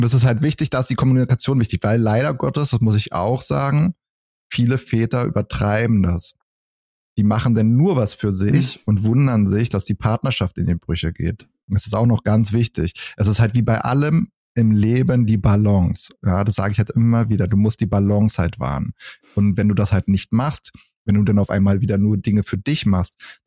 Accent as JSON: {"language": "German", "region": "Berlin", "country": "Germany", "tie": "born there", "said": "ich bin ja gebürtiger Berliner"}